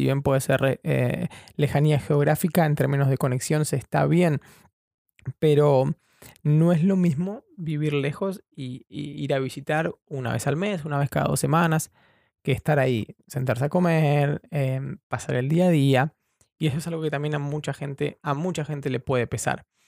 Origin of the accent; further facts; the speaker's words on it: Chubut, Argentina; now in Buenos Aires, Argentina; yo, como saben, soy del interior de Argentina, de la provincia de Chubut, y allá todos nacemos sabiendo que si queremos hacer algo, tenemos que irnos de esa ciudad primero a estudiar. Yo me fui a estudiar a Buenos Aires, a 1500 kilómetros